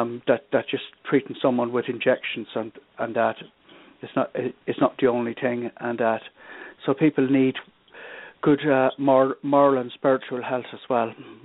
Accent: Ireland; also born or lived in England; born in England to Irish parents, and like many, my parents moved back to Ireland in 1971, and it was quite difficult readapting to a new environment.

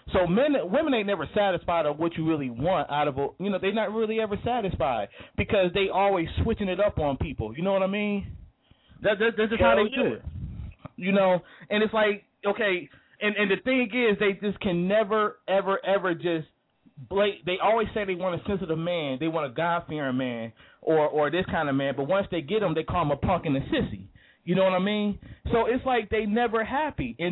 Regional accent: Buffalo, New York, United States; now in Detroit, United States; I mean, I'm from Buffalo, but I live in Detroit for the last 9 years.

